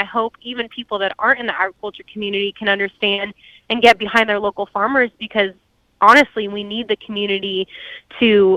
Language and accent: English; California, United States; now in Tennessee, United States; I always think about growing up in California, having to move, being here in Tennessee, trying to survive.